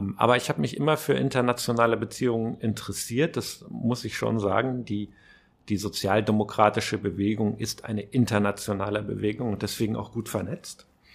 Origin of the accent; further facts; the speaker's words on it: Hamburg, Germany; Also einmal bin ich Hamburger und auch wenn ich im Moment wahrscheinlich mehr Zeit in Flugzeugen und in Berlin verbringe, aber ich bin hier zu Hause, ich lebe hier